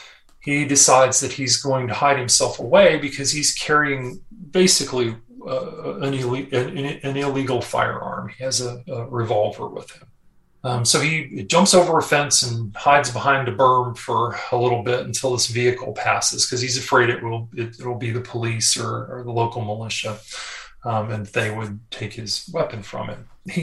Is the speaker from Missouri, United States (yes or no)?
no; Texas, United States; You can tell I'm from Texas originally.